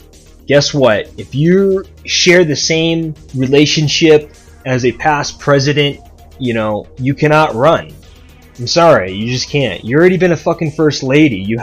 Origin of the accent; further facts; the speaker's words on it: United States; And growing up in America, I definitely have always looked at the president as someone that I need to respect.